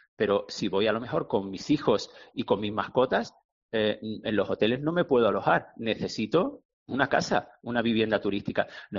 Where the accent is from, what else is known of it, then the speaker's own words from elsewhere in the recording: Málaga, Andalusia, Spain; yo vivo en un pueblo de interior y cuando voy a Málaga también soy un turista, ¿no? Y soy malagueño, pero también soy un turista en Málaga